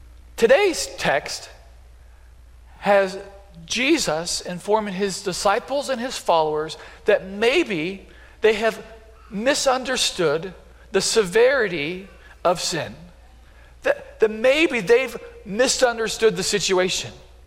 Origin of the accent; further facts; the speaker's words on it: Beatrice, Nebraska, United States; I grew up in Beatrice, not too far away from here. And so I am a Nebraskan, so I got my Nebraska socks on